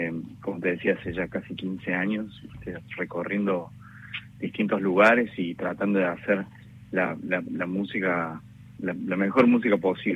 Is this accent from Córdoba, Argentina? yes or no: yes; Córdoba, Argentina; now in Buenos Aires, Argentina; En verdad vivimos en Buenos Aires desde ya como... 13, 14 años, pero sí somos de Córdoba originalmente, digamos, arrancamos allá.